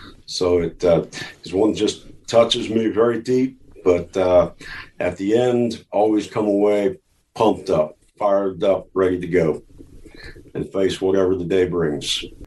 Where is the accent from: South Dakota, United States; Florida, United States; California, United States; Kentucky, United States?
South Dakota, United States; Rapid City; Originally, Rapid City, South Dakota.